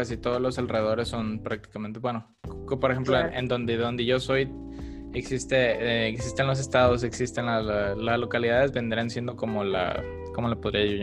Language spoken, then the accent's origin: Spanish; Guadalajara, Jalisco, Mexico; en México, de donde yo soy, de Guadalajara